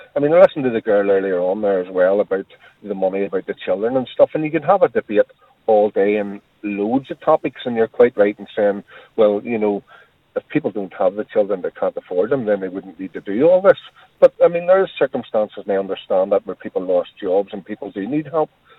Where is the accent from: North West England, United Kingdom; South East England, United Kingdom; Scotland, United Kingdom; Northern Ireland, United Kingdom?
Northern Ireland, United Kingdom; Belfast; And I am from Belfast, so I don't really know what goes on up the country